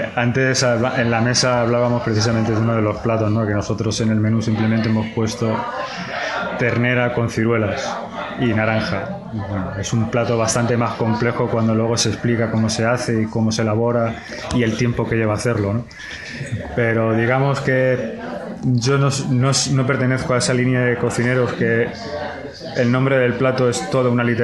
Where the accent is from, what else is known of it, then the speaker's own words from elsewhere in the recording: Madrid, Community of Madrid, Spain; born there; Yo he nacido en Madrid y mi familia proviene de un pueblecito de Toledo.